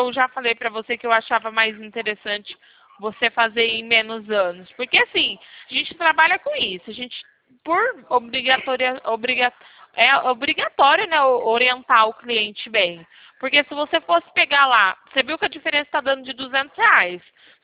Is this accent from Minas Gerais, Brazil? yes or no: yes; Turmalina, Minas Gerais, Brazil; Eu sou de Turmalina.